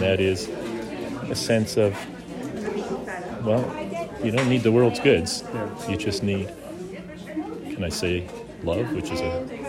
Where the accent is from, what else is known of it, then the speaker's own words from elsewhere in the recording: Smithers, British Columbia, Canada; I'm from Smithers.